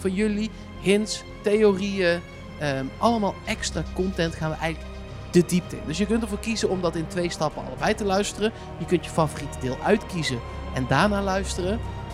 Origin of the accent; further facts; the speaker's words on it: Eindhoven, North Brabant, Netherlands; Ik kom zelf uit Eindhoven.